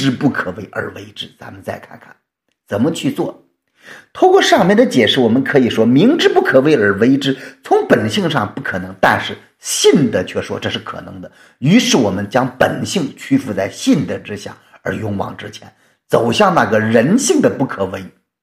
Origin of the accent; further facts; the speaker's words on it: China; 我们中国人有一句美丽的话叫识事物者为俊杰